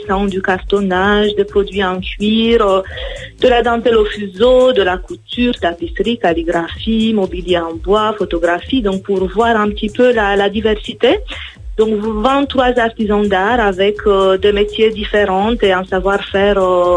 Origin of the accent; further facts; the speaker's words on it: Romania; French is a second language; Écoutez, je suis originaire de Roumanie, voilà.